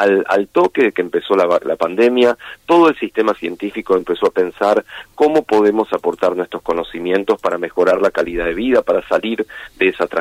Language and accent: Spanish; Argentina